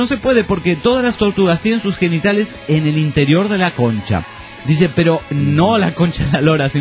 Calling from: Guatemala; de Guatemala.

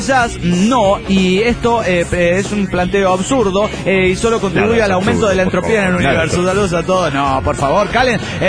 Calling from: Buenos Aires, Argentina; de Buenos Aires, Argentina.

